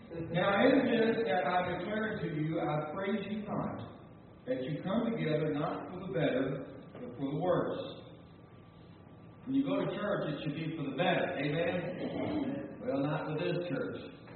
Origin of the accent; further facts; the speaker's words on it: Kentucky, United States; that's how I talk, so I'm from Kentucky, so don't give up on me, okay?